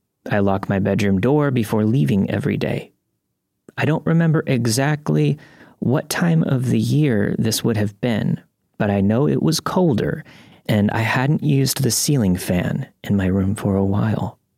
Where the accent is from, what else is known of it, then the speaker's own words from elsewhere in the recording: Australia; born there; I was born in Australia.